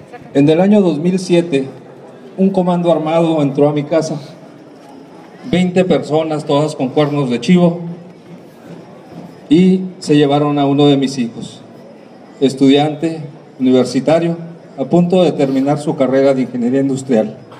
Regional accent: Tijuana, Baja California, Mexico; Vengo de Tijuana, Baja California, en representación de 300 familias de personas desaparecidas en el estado.

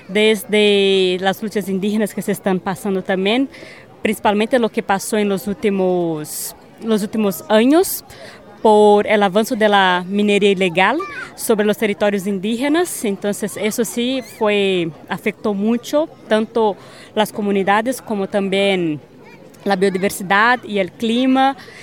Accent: Belo Horizonte, Minas Gerais, Brazil; vengo del estado de Minas Gerais, soy de la ciudad de Belo Horizonte y estoy hoy viviendo en la región del norte de mi estado.

